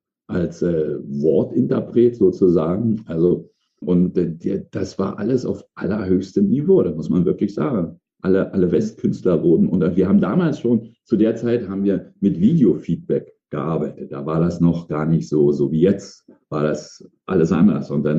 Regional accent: East Germany, Germany; komme also sozialisiert im Osten, damals in der ehemaligen DDR, genau zur Wende weggekommen

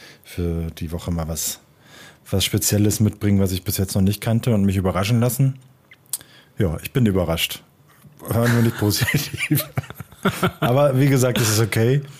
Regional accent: Berlin, Germany; ich als Berliner total gerne Fassbrause trinke und damit halt auch total viel in der Kindheit mit zu tun hat, also aufgewachsen bin damit

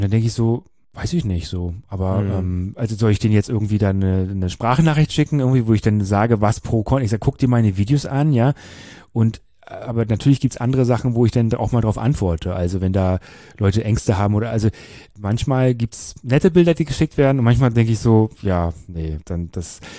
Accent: Mecklenburg-Vorpommern, Germany; aber ich komme ja aus Mecklenburg ursprünglich.

